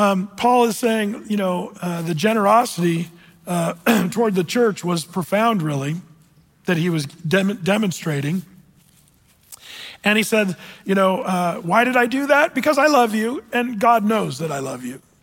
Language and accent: English; Applegate, Oregon, United States; Meanwhile, I was sent from Southern Oregon in Applegate, not exactly Lake Oswego. Tell you what, if you know where I'm from in Applegate, it's not a wealthy area, but let's just pretend.